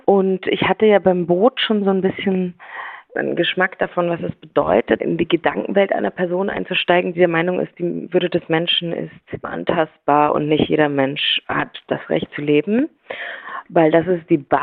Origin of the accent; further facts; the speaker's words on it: Bavaria, Germany; in Iffeldorf gedreht, das ist in Oberbayern sehr nah zu da, wo ich aufgewachsen bin, am Starnberger See.